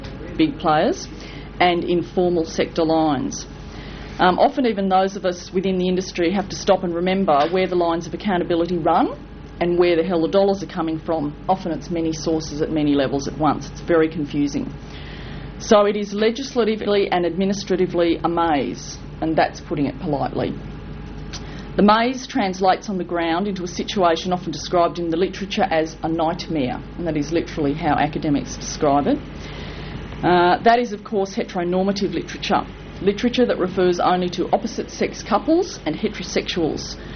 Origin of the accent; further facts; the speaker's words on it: Sydney, New South Wales, Australia; also born or lived in Central Australia; now in Adelaide, Australia; We are both originally from Sydney. We then lived in Central Australia for over a decade, and we're now living in Adelaide